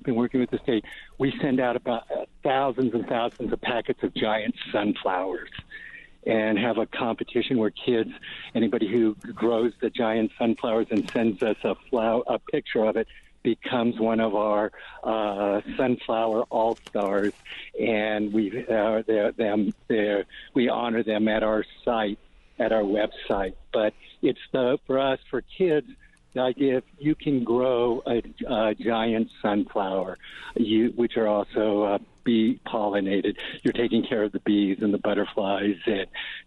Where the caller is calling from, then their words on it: Santa Fe, New Mexico, United States; Hey, howdy, and I'm calling actually from Canyon Road right outside El Zaguan or the Johnson House.